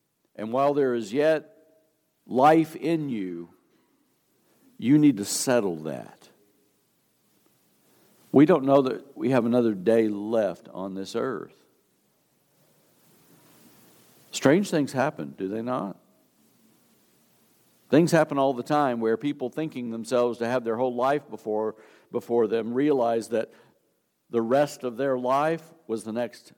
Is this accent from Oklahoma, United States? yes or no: no; Texas, United States; I remember growing up in West Texas in the Panhandle, Tornado Alley.